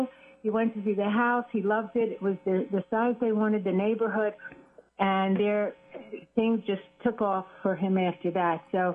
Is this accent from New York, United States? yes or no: no; Philadelphia, Pennsylvania, United States; also born or lived in New Jersey; I originally from Philadelphia, but I moved here from New Jersey. I lived a few miles from the Jersey Shore.